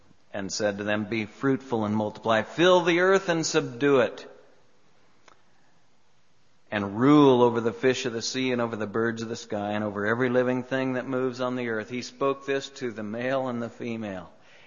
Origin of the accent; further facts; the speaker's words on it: United States; those words that always grab my heart as an American and as one who is enjoying the benefits of freedom